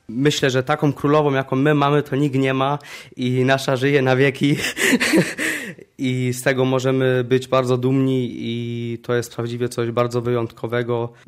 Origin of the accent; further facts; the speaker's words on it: Frankfurt am Main, Hesse, Germany; Polish is a second language; Pochodzę z Frankfurtu nad Menem, z parafii Niepokalanego Serca Maryi Panny.